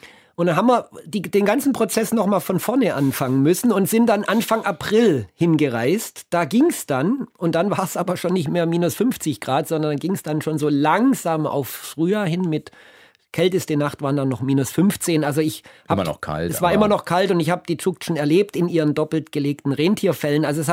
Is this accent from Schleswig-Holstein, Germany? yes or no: no; Baden-Württemberg, Germany; Und es war ein Berg, bei uns im Schwarzwald, man würde sagen ein Mittelgebirge.